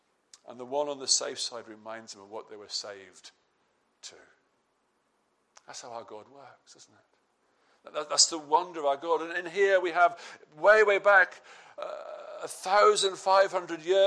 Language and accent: English; England, United Kingdom; Forgive us, we're English.